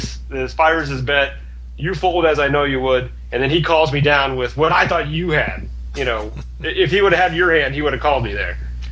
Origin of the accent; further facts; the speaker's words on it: Columbus, Ohio, United States; Columbus, my hometown, in November.